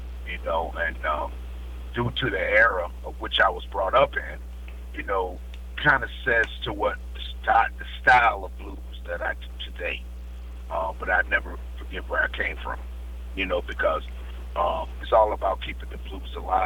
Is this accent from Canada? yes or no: no; Rochester, New York, United States; Rochester, New York.